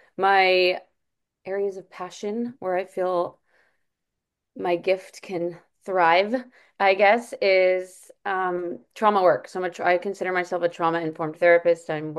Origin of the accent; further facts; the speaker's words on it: San Antonio, Texas, United States; Hi, I'm from San Antonio, Texas.